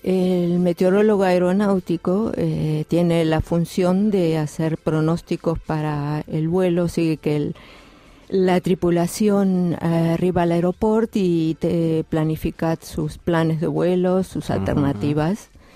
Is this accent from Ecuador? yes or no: no; Argentina; now in Terrassa, Spain; Sí, sóc argentina.